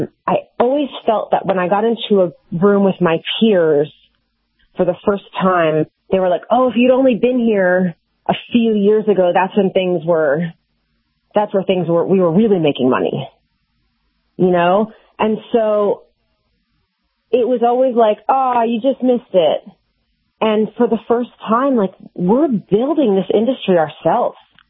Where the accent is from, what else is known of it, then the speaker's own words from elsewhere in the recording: Miami, Florida, United States; Well, I grew up in Miami. I've cooked with my family my entire life. My restaurants served, you know, Cuban-inspired and, like, Miami street food.